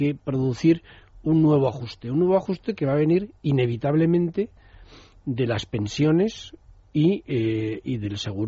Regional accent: Spain; un estado que no nos podemos permitir como españoles

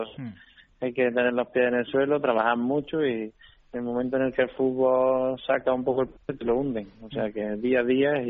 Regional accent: Montoro, Andalusia, Spain; yo soy de Montoro, un pueblo de Córdoba.

